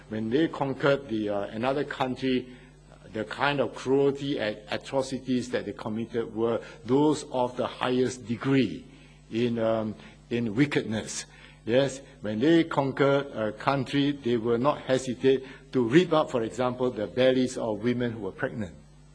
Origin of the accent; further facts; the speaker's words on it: Singapore; I came from Singapore, so I know Singapore.